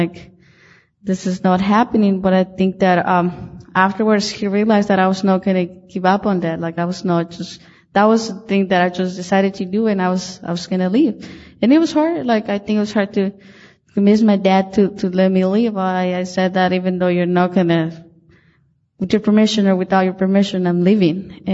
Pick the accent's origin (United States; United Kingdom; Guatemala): Guatemala; moved away; I decided to leave because growing up in Guatemala, I was one of nine siblings, and my parents were really poor.